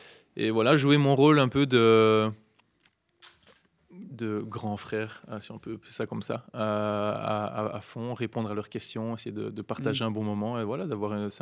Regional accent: Belgium; Non, je viens de Belgique, il n'y a pas de soleil, donc pour moi, c'est l'habitude.

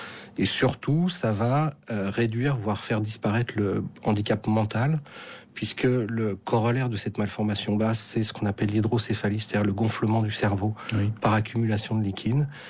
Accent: France; qu'on fait mal chez nous en France.

